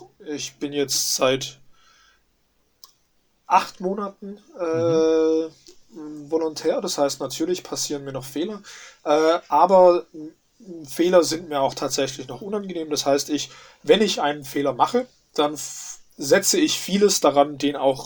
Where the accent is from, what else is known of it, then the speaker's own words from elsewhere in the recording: Biberach, Baden-Württemberg, Germany; ich habe auch davor in einer Buchhandlung in meinem Heimatort Biberach gearbeitet.